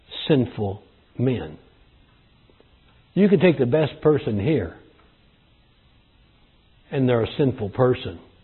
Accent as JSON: {"language": "English", "region": "California", "country": "United States", "tie": "born or raised there", "said": "Growing up in California, I lived out there for 19, 20 years."}